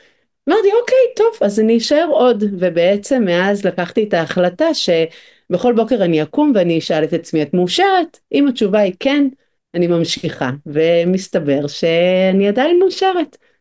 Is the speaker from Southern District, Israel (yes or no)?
no; Northern District, Israel; now in Barcelona, Spain; אני בת קיבוץ, אני מקיבוץ רמת הכובש, ואומרים שאפשר להוציא את … מהקיבוץ, אבל אי אפשר להוציא את הקיבוץ